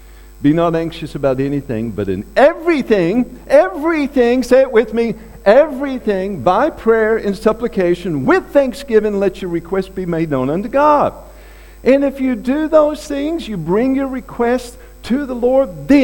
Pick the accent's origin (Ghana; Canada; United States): United States; the South; You know, I'm from the South. And being raised in the Bible Belt, we didn't think the Yankees had a spirituality about them, you know.